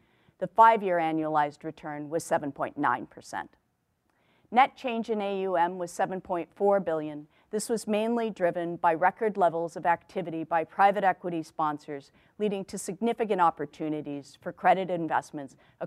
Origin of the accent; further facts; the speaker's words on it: Canada; while I've worked in many places around the world, I was born and raised in Canada